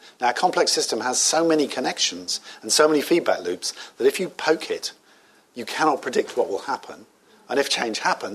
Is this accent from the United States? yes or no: no; England, United Kingdom; Obviously, as an Englishman, this goes against every fibre of my being